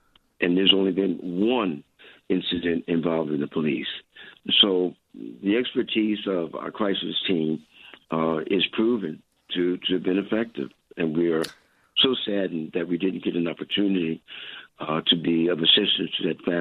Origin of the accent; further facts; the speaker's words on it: Philadelphia, Pennsylvania, United States; personally, as I grew up in West Philadelphia, five blocks from where the incident took place